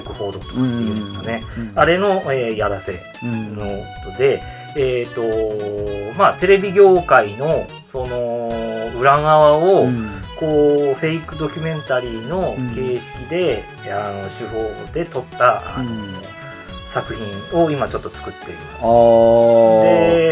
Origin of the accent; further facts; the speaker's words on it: Kawagoe, Saitama, Japan; で、私も川越出身なんですけれども、